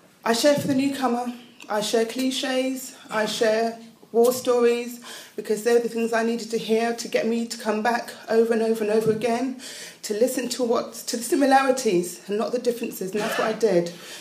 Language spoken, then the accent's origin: English; Coventry, West Midlands, United Kingdom; born there; now in London, United Kingdom; I was born in Coventry, by the way, as well. So I'd left there, come to London, and I've always wanted to be in London